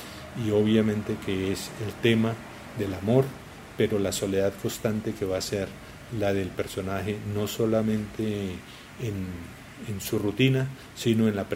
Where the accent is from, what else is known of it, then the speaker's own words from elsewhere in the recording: Colombia; creo que uno como lector colombiano identifica muchos elementos de cultura muy local